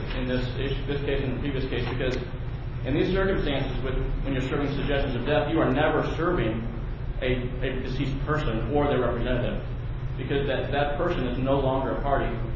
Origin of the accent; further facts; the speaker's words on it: Springfield, United States; I'm an attorney from Springfield